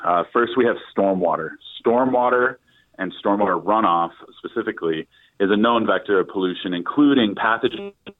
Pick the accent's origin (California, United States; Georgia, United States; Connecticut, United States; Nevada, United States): Connecticut, United States; Fairfield; I grew up on Long Island. I'm from Fairfield originally, too.